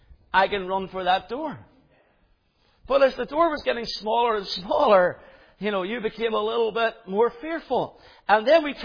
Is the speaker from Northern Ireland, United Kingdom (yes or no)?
yes; Northern Ireland, United Kingdom; When I grew up in Northern Ireland